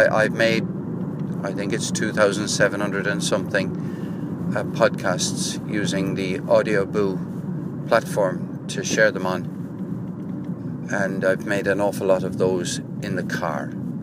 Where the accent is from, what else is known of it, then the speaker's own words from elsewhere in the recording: Cork, Munster, Ireland; I'm Irish and I live in Cork in Ireland.